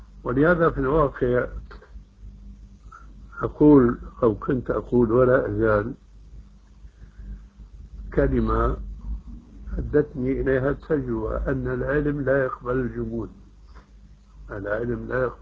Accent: Syria

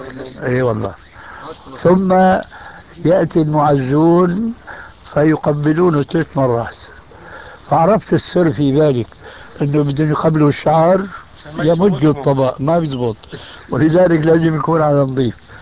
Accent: Syria

